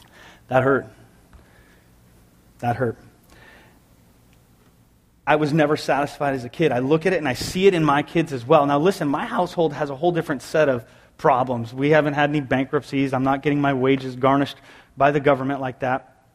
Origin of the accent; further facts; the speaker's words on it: San Jose, California, United States; we grew up in San Jose in a two-bedroom apartment in the ghetto.